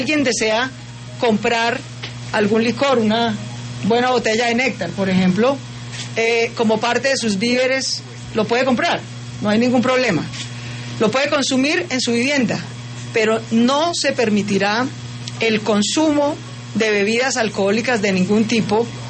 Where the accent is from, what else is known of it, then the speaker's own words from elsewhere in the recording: Colombia; nosotros somos una sola región, somos los mismos colombianos